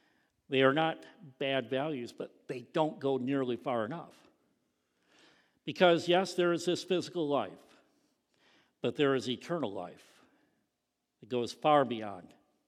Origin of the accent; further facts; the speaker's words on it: Greenville, Michigan, United States; born there; I was born in the city of Greenville, Michigan.